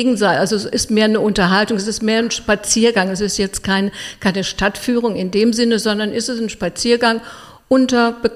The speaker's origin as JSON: {"language": "German", "region": "North Rhine-Westphalia", "country": "Germany", "lives_now": "Mainz, Germany", "said": "Ursprünglich aus dem Rheinland, also zwischen Köln und Aachen, das ist also meine Heimat. Ich bin seit 10 Jahren erst in Mainz"}